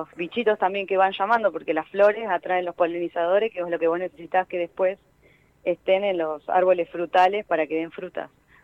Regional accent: Argentina; nosotros como argentinos

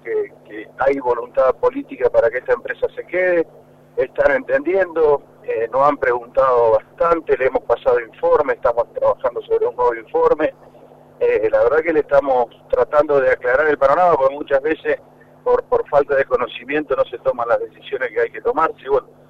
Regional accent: Santa Fe, Argentina; siendo santafesino

